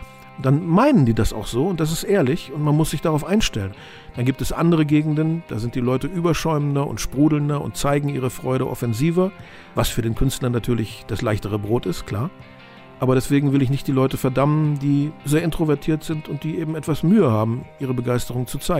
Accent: West Germany, Germany; Das ist meine Herkunft, aber aufgewachsen bin ich in Westdeutschland. Ich bin in einem Flüchtlingslager im Westen auf die Welt gekommen und dann sehr oft umgezogen.

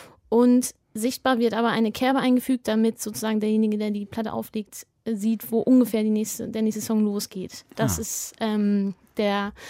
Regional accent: Bielefeld, North Rhine-Westphalia, Germany; now in Berlin, Germany; Und also mich hat es jetzt nicht wirklich zurück nach Bielefeld gezogen, wo ich aufgewachsen bin.

